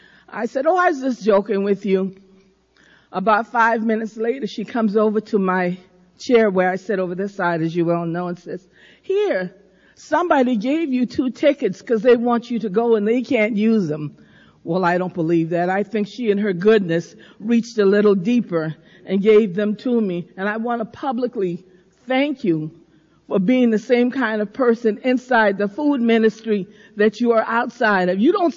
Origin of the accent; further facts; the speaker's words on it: Rochester, New York, United States; now in Houston, United States; I came from Rochester, New York, here to Houston just to be with her, I thought, for just a couple of weeks. And 4 years later, I'm a resident of Houston, Texas.